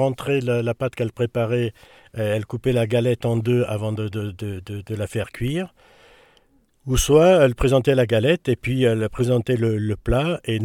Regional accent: Alès, Occitanie, France; Dans un premier temps, je suis né à Alès. Mon père était ce qu'on appelait une gueule noire, donc la culture ouvrière. On habitait dans un quartier, les Prés-Saint-Jean

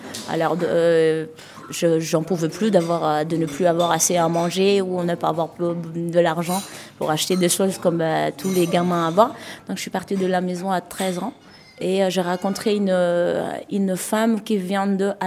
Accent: Madagascar; French is a second language; Je suis née à Madagascar. Je n'avais pas de parents ni quoi que ce soit. J'ai habité avec orphelinat française. C'est pour ça que je parle bien français.

